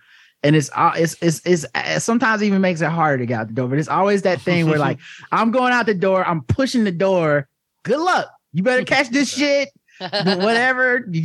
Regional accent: the South, United States; But that could also be from, I'm from the South, so everything's fucking thank you and whatever, even when you don't mean it.

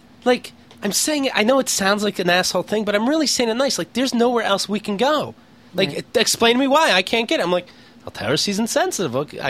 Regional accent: Pennsylvania, United States; born there; now in New York, United States; I've been in Israel for a week. I live in New York. You like Israel since you were born there? I was born in Pennsylvania. I live in New York.

